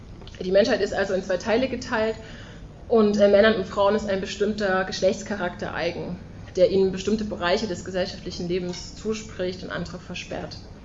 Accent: Leipzig, Saxony, Germany; Ich komme aus Leipzig

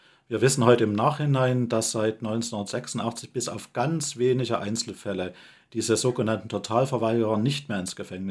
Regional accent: Dresden, Saxony, Germany; Also ich komme aus Dresden und Dresden war zwar auch in der Elbtallage, hatte nicht die beste Luft in zu DDR-Zeiten.

